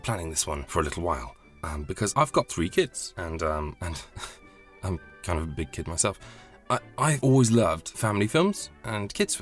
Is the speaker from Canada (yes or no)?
no; England, United Kingdom; I happen to mention that I grew up in the Midlands